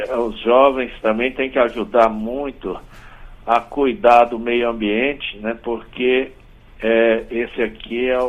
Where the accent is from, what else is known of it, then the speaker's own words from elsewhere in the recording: Riacho Fundo, Federal District, Brazil; eu que nasci aqui no Riacho Fundo, vi esse córrego aqui onde podia nadar, pescar